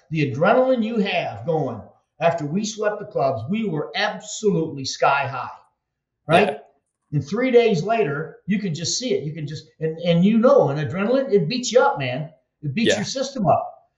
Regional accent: Michigan, United States; I just did an appearance in my up in Michigan in my home state.

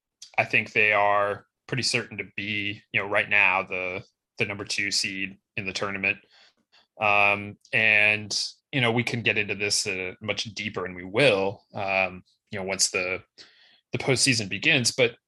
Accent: Cleveland, Ohio, United States; maybe it's just because I'm so Ohio State and Michigan centric, given where I grew up in Cleveland.

